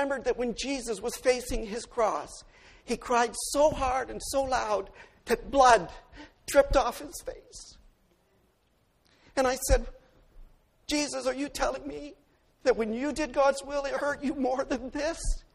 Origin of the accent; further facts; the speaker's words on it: Hamilton, Ontario, Canada; when I grew up in Hamilton, we were very close to the Niagara Fruit Belt.